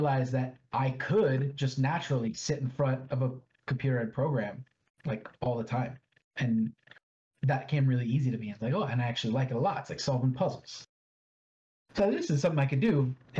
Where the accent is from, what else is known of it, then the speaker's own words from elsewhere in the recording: Miami, Florida, United States; So I grew up in Miami, but not like the city of Miami, like Kendall, which is a suburb of Miami.